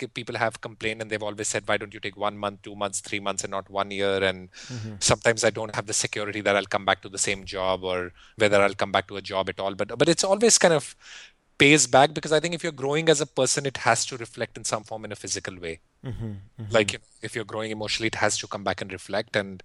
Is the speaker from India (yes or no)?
yes; northern India, India; also born or lived in Delhi; I grew up in Northern India, up in the Himalayas for a good part of my childhood